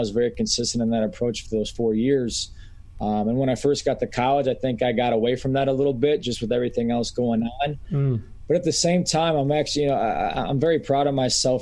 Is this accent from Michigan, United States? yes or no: yes; Plymouth, Michigan, United States; Born and raised in Metro Detroit, Michigan, a west side suburb called Plymouth, about 30 minutes west of Detroit.